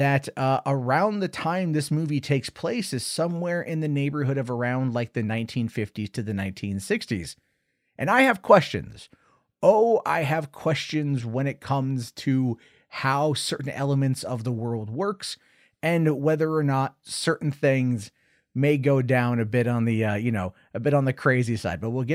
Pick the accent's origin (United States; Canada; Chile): Canada; I'm Canadian, Germanic Canadian.